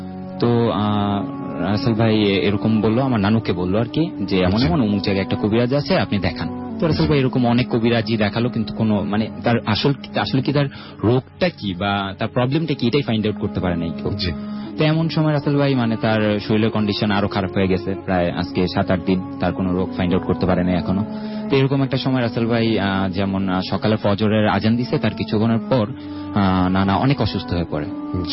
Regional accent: Narayanganj, Dhaka Division, Bangladesh; নারায়ণগঞ্জ ফতুল্লা লালপুর থেকে এসেছি।

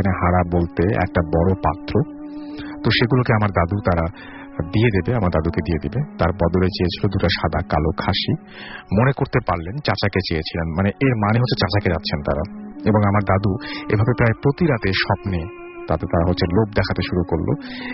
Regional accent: Khulna Division, Bangladesh; Meherpur main শহর থেকে প্রায় 8 কিলোমিটার দূরে মেহেরপুর কুষ্টিয়া মহাসড়কের পাশে আমাদের গ্রাম।

